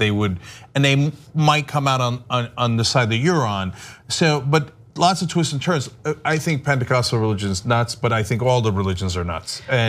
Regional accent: United States; I'm an American, and as agnostic as I am

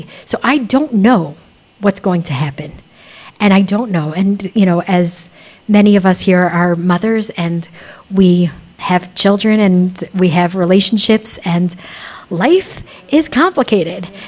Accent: Dayton, Ohio, United States; We lived, you know, as a young child, I grew up in Dayton, Ohio. So if there was a Jew that came into town, we had a rule in our house

